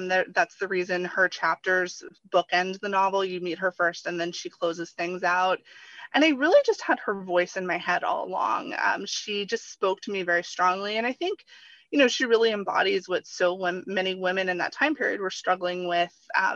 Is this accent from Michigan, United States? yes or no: no; Florida, United States; And I grew up in Florida, you know, was educated in Florida for a large part of my formative years.